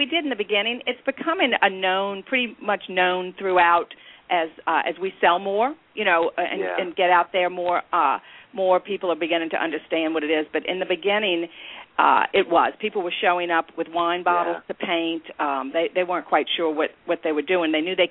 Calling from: Mandeville, Louisiana, United States; The New Orleans area. We're actually in Mandeville

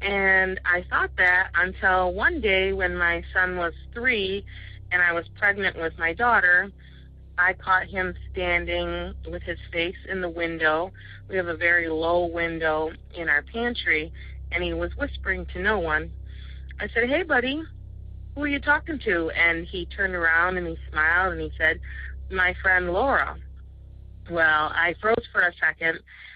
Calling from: Michigan, United States; I am from Michigan.

